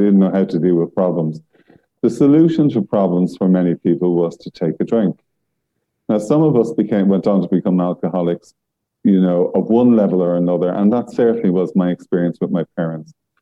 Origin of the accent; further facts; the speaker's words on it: Dublin, Leinster, Ireland; I come from Dublin, and I grew up in an alcoholic household